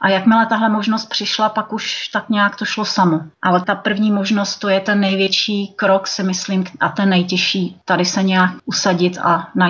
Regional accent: Bohemia, Czechia; moved away as an adult; Já jsem vlastně přijela z Čech, kde jsem měla profesi, kterou jsem milovala, v které jsem byla poměrně zaběhnutá.

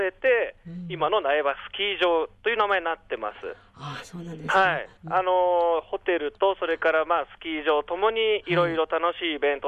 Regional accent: Yuzawa, Niigata, Japan; 出身は越後湯沢で生まれ育っておりますので、

